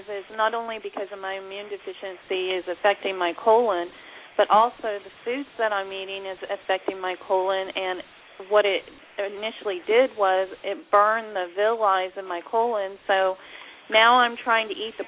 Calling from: Florida, United States; I'm calling from Florida.

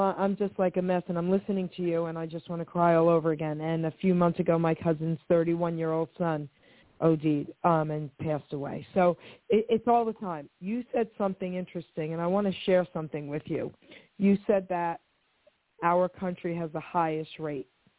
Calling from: New Jersey, United States; I'm calling from New Jersey.

